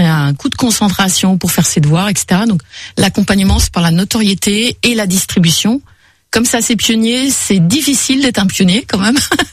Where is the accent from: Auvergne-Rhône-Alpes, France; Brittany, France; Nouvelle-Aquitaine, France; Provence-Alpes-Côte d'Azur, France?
Brittany, France; Moi, je suis bretonne, donc ça me parle beaucoup.